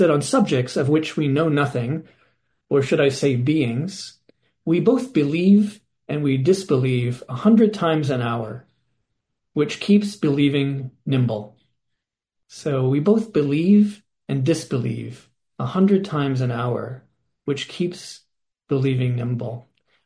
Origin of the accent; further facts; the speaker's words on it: Petaluma, California, United States; Because being from California, I grew up in Petaluma, and which was actually at that time a fairly traditional town